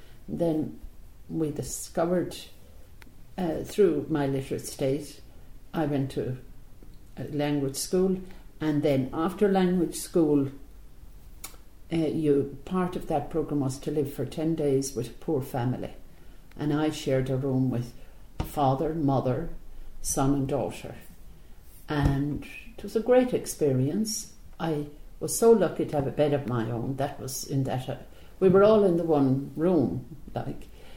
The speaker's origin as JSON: {"language": "English", "town": "Croom", "region": "Munster", "country": "Ireland", "tie": "born or raised there", "also_born_or_lived": "Brazil", "said": "But I was born in Clane County, Limerick. My parents moved in the early 60s to Manister Croom, County Limerick, and thought they got a better farm."}